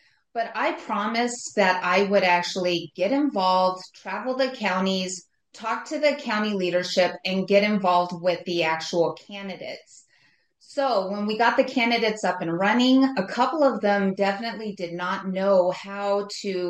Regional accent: Colorado, United States; I mean, I was from the Western Slope, a very rural community. And within my rural community, I know what it takes to get things done

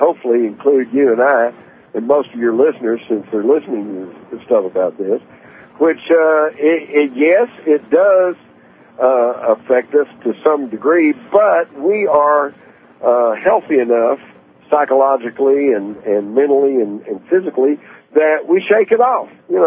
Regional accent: Texas, United States; That's hogwash, because I grew up in Texas. We all had guns. We took guns to school.

